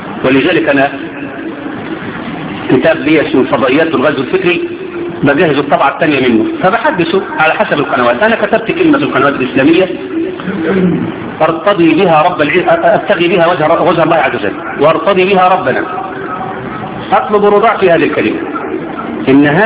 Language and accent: Arabic; El Mahalla el Kubra, Gharbia, Egypt; ان انا اروح في بلدي المحله